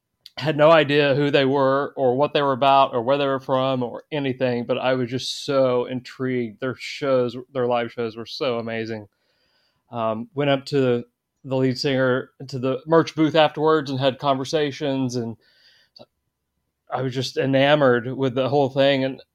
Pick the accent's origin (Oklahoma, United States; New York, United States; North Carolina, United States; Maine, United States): Oklahoma, United States; Well, I grew up in Oklahoma, and for some reason, the promoters there only did classic rock or country.